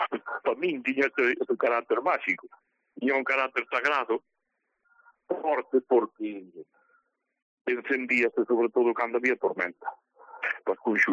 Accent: Santo Tomé de Lourenza, Galicia, Spain; Eu son de Santo Tomé de Lourenza, e houve hasta non fai moito tempo houve ese costume.

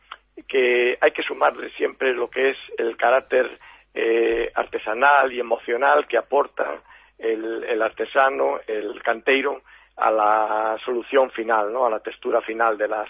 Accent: A Guarda, Galicia, Spain; now in Pontevedra, Spain; yo soy de la Guardia, pero llevo muchísimos años con estudio en Pontevedra, llevo 19 años en Pontevedra, por lo que podría decir que efectivamente me siento pontevedrés.

